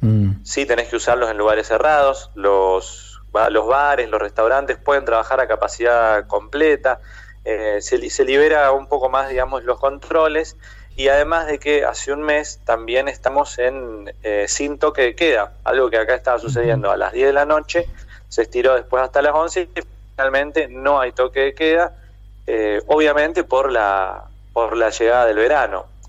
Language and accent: Spanish; Argentina; now in Italy; cuando te escuchan que sos argentino dicen, qué bueno, tengo buena relación, me gusta Argentina